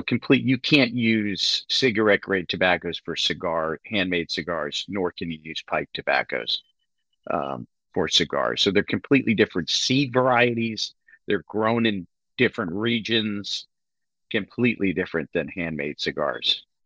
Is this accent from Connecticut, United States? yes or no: yes; Connecticut, United States; I'm from Connecticut. People don't realize that Connecticut grows some of the best cigar tobacco in the world north of Hartford, Connecticut.